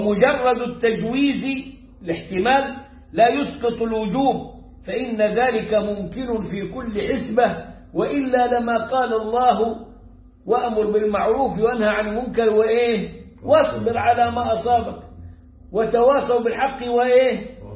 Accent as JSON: {"language": "Arabic", "country": "Egypt", "said": "عندنا في مصر"}